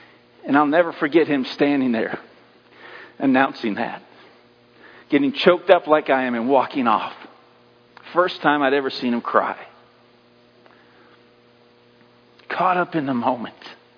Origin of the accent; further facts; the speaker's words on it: Iowa, United States; I know growing up in Iowa that I used to go out after our sunrise service.